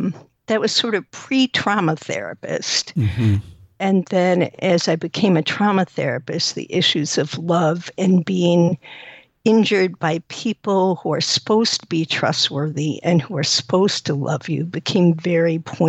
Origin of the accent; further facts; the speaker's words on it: New York, United States; now in Evanston, United States; I'm calling from Chicago, actually Evanston, Illinois.